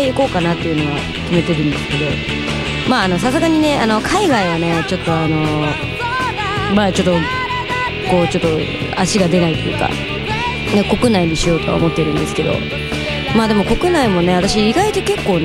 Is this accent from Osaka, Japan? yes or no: yes; Osaka, Japan; 私もともと大阪の方の出身なので、